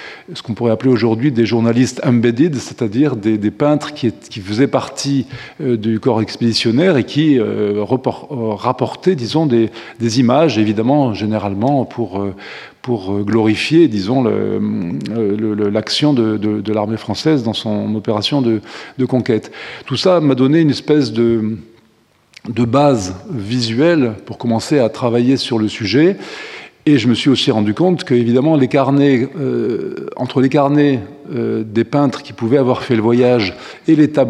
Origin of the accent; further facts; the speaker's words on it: Algiers, Algiers Province, Algeria; born there; moi je suis né à Alger à la fin de l'année 1955